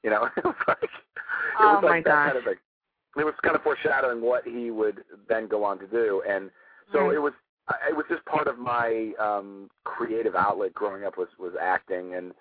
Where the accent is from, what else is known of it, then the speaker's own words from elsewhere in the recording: Los Angeles, California, United States; in the school play in elementary school, you know, when I grew up in Los Angeles, and so I always had it in my blood that I wanted to do it.